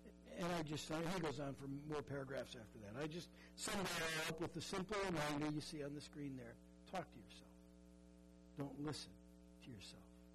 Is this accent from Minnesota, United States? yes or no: yes; Minnesota, United States; Now, as most of you know, Becky and I grew up in Minnesota.